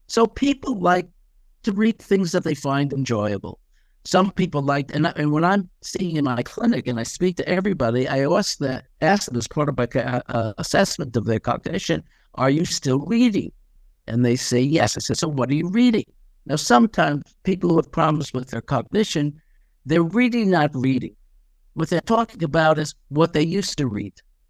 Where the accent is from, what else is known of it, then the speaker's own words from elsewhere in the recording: New York, United States; also born or lived in Scotland; So you have to understand, I grew up in New York, in an environment where when you went to school, you want to be noticed, right?